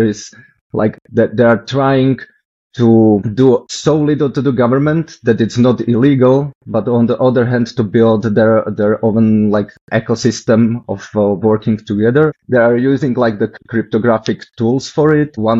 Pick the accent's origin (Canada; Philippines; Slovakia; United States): Slovakia; Košice, Košice Region; I'm originally from Košice, which is east side of Slovakia, which is pretty close to Ukrainian borders.